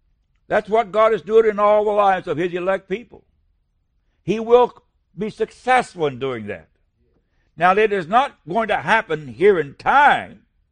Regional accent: West Virginia, United States; I'm a hillbilly from West Virginia.

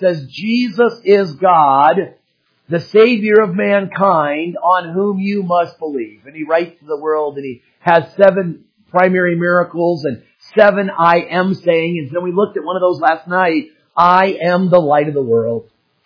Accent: Phoenix, Arizona, United States; And I will say compared to what we grew up with in the Phoenix area, a lot more people in that area put lights on their homes.

